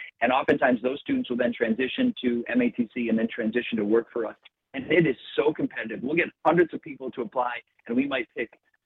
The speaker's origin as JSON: {"language": "English", "region": "Midwest", "country": "United States", "tie": "born or raised there", "said": "And listen, I'm a Midwest guy. I've been born and raised in the Midwest my whole life."}